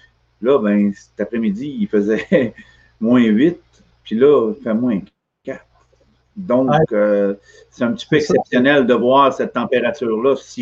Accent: Montreal, Quebec, Canada; je viens de l'est de Montréal. Quartier Tétroville, à côté des raffineries.

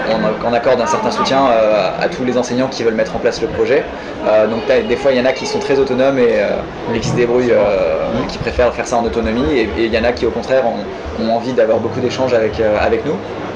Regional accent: Occitanie, France; Après, moi, je suis d'Occitanie, donc.

